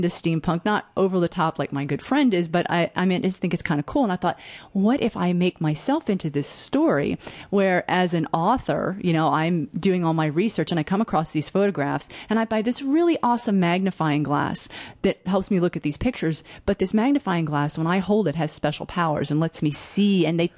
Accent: New Jersey, United States; also born or lived in Illinois; now in North Carolina, United States; I grew up in New Jersey. I was born in Illinois. I grew up in New Jersey, and I've been here 22 years.

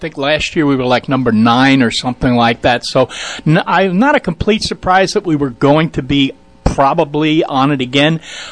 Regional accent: Apex, North Carolina, United States; for my hometown, Apex.

